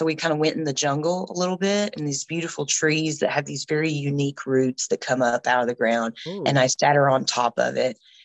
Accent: Tennessee, United States; I'm 37 years old. I'm a mom. I have a beautiful 10-year-old son. I'm originally from East Tennessee. That's where I've lived my entire life.

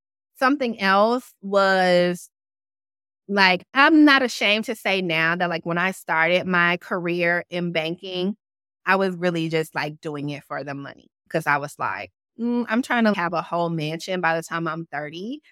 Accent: the South, United States; accent: Southern; I'm constantly checking myself around my Southern accent.

